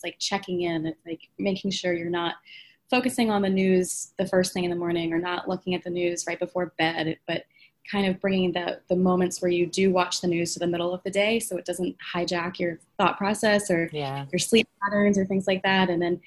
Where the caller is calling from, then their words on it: Washington, District of Columbia, United States; I'm reporting live from Washington, D.C.